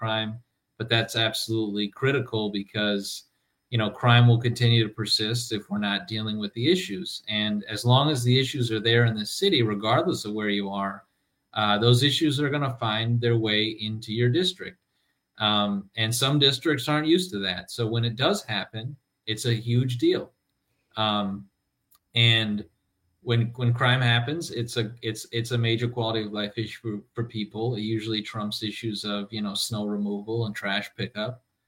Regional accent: Milwaukee, Wisconsin, United States; I was born and raised in Milwaukee, in the Sherman Park neighborhood. When I grew up, that was still a bustling, thriving, diverse, middle-class neighborhood.

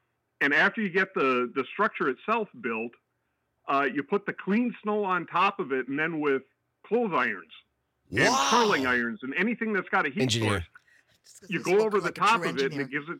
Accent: Norway, Michigan, United States; I'm a native Youper. I'm originally from Norway

